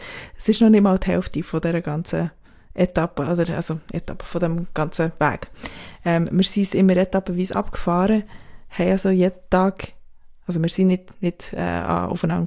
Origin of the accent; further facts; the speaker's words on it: Switzerland; now in Berlin, Germany; als Schweizerin in Berlin leben